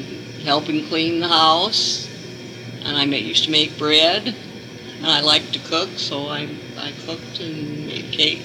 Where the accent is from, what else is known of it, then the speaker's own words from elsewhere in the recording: Chinook, Montana, United States; also born or lived in Zurich, Montana; I grew up in Chinook, Montana.